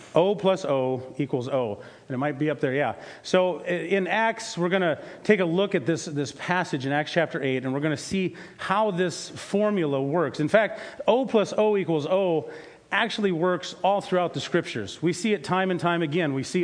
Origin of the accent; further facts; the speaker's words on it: Cedar Falls, Iowa, United States; I grew up born and raised in Cedar Falls, Iowa.